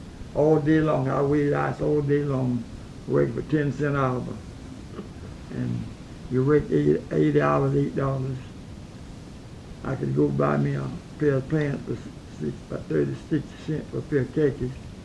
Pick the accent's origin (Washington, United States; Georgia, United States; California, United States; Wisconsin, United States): Georgia, United States; also born or lived in Tapton County; I moved to this when I was about six years old down in Long County.